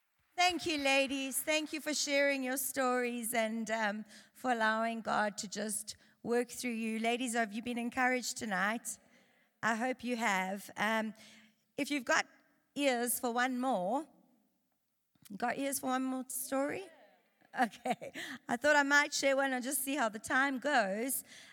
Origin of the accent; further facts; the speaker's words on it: Durban, KwaZulu-Natal, South Africa; I grew up in Durban.